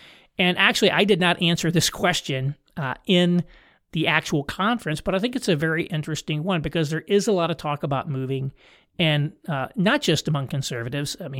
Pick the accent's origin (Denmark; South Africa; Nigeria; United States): United States; Indiana; You know, I'm from Indiana, and I grew up in Indiana, and Indiana is culturally very familiar to me. In fact, I'm very much a Hoosier.